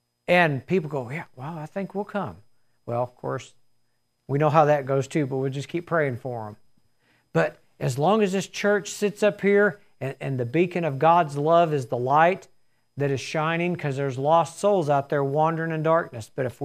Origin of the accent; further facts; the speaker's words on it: Arkansas, United States; I'm a country boy. I'm from Arkansas.